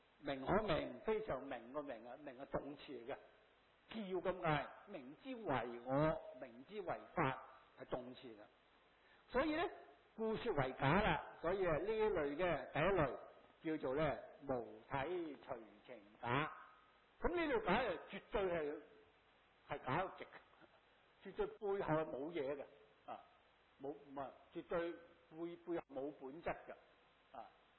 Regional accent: Hong Kong; 我們香港人叫電腦，但是大陸人叫做計算機

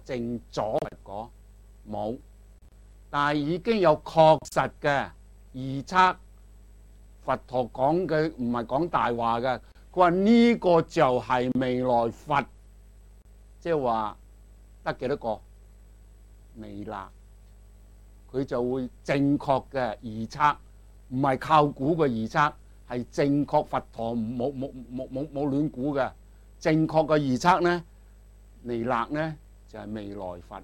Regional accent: China; 即是我们中国人讲三藏法师

